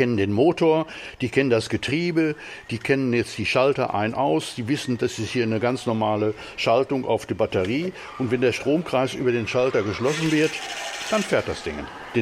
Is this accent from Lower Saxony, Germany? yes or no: no; Bochum, North Rhine-Westphalia, Germany; born there; Ich bin ja ein Kind aus den Kriegsjahren. Wir haben ja nie Spielsachen gehabt, wir kennen das gar nicht. Ich bin ja auch hier in Bochum geboren. Hab dann später studiert in Essen, Diplom-Ingenieur geworden